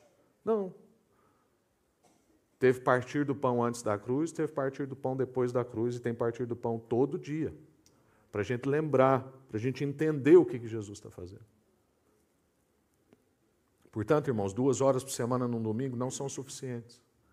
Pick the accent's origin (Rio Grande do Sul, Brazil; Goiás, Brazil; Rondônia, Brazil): Goiás, Brazil; Inhumas; born there; A cidade onde eu nasci tem um alcunha que chama Goiabeira. A cidade chama Inhumas